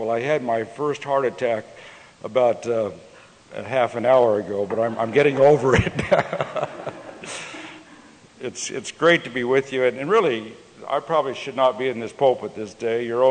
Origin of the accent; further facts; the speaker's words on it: Fort Lupton, Colorado, United States; And in my hometown of Fort Lupton, Colorado, I understand that you can light the water tap and it'll burn because there's methane gas coming out in my hometown.